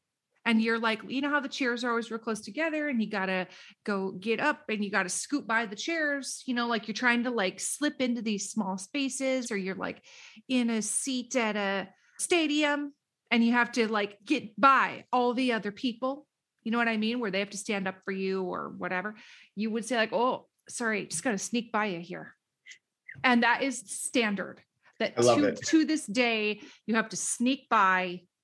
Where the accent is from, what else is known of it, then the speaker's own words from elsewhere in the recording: Minnesota, United States; now in Canada; when I was growing up in Minnesota